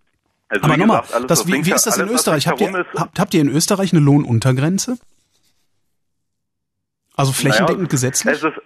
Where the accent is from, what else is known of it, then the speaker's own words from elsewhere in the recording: Germany; Wir sind halt Deutsche. Total langweilig, humorlos, präzise.